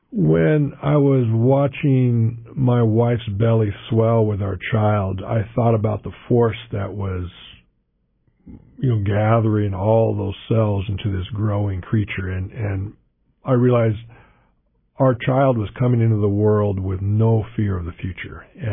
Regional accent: Juneau, Alaska, United States; I've been in Alaska all my life and settled into a little town over there, not too far from my hometown of Juneau

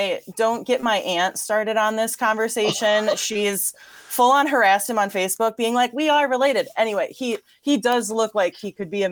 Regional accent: Chicago, Illinois, United States; And if you can't tell, I'm from Chicago, Illinois, which we talk with our hands a lot.

